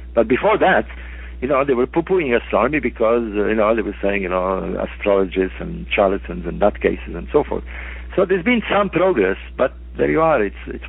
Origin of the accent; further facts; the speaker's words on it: Alexandria, Alexandria Governorate, Egypt; I'm from Alexandria, by the way. I was born in Alexandria.